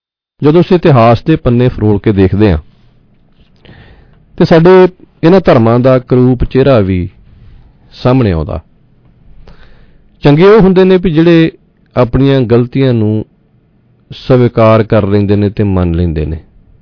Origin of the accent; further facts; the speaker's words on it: Punjab, India; ਉਹਨਾਂ ਦਾ ਪਿੰਡ ਜ਼ਿਲ੍ਹਾ ਕਪੂਰਥਲਾ ਦੇ ਵਿੱਚ ਪਿੰਡ ਬਲੇਰ ਖਾਨਪੁਰ ਹੈ ਮੇਰੇ ਪਿੰਡ ਤੋਂ ਤਕਰੀਬਨ 1.25 ਕਿਲੋਮੀਟਰ ਸੋ ਮੈਂ 6ਵੀਂ ਤੋਂ ਲੈ ਕੇ ਅਤੇ 10ਵੀਂ ਤੱਕ ਬਲੇਰ ਖਾਨਪੁਰ ਸਕੂਲ ਦੇ ਵਿੱਚ ਹੀ ਪੜ੍ਹਿਆ।